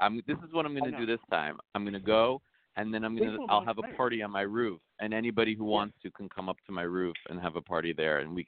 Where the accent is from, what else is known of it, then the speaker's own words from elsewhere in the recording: New York, United States; It's true. I mean, I'm from New York, you know, but it really helps to live there in a lot of ways.